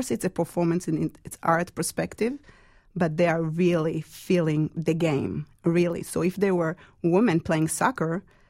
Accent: Israel; English is a second language; I'm from Israel.

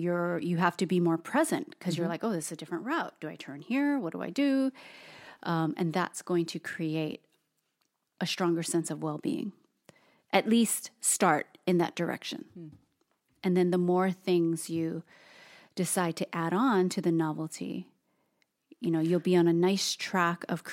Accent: Hawaii, United States; And both Toast and I, being born and raised in Hawaii, it's like, okay, I know this one, I know this one, I know this one and this one.

